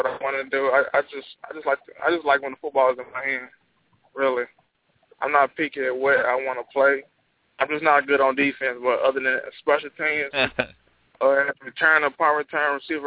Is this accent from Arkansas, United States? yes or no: yes; Arkansas, United States; doing things so I can represent my hometown and state, it's a blessing.